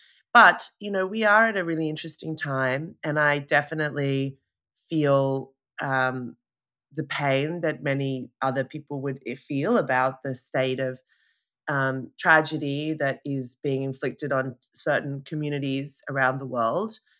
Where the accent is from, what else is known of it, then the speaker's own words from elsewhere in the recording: Sydney, New South Wales, Australia; but I've lived abroad for the last decade in different places. And I've just returned back to the place where I was born, which is Sydney, Australia.